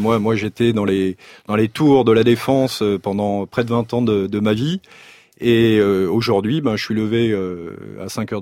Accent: Bassignac-le-Bas, Nouvelle-Aquitaine, France; Moi, je suis originaire de Corrèze, d'un petit village, Bassignac-le-Bas, dans la vallée de la Dordogne, où vous avez une qualité en termes de production et d'élevage, surtout.

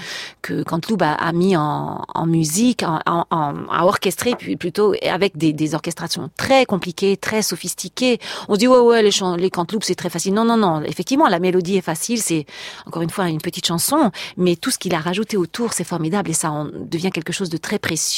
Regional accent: Auvergne-Rhône-Alpes, France; Je suis auvergnate d'origine

